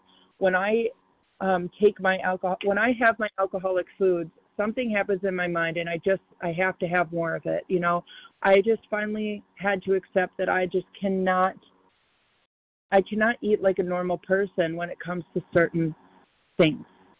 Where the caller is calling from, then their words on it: Chicago, Illinois, United States; I'm from Chicago.